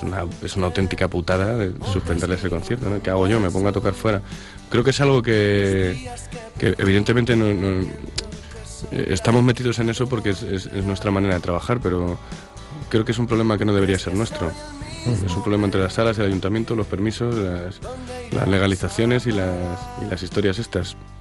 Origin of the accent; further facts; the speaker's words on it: Ávila, Castile and León, Spain; Hombre, yo soy de Ávila y ese problema es muy, muy, muy evidente allí.